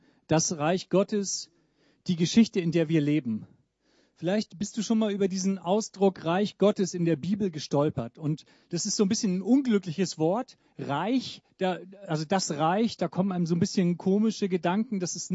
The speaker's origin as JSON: {"language": "German", "region": "Hamburg", "country": "Germany", "said": "ich komme aus Hamburg."}